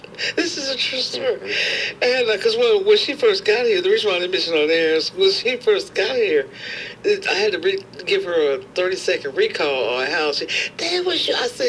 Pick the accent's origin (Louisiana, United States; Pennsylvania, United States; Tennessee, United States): Tennessee, United States; Nashville; I said, I'm from Nashville, and I work at Fisk University's radio station, WFSK